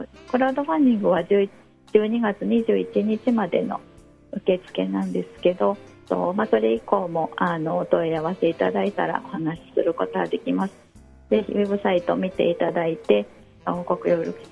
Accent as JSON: {"language": "Japanese", "town": "Nagoya", "region": "Aichi", "country": "Japan", "moved": "yes", "lives_now": "Kyoto, Japan", "said": "私の出身は名古屋で、京都へは移住してきたんですけど、"}